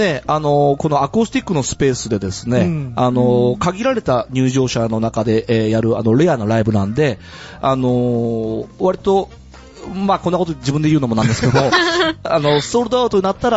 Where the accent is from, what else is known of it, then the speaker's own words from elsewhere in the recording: Fukuoka, Japan; 地元は僕は博多出身なんですけども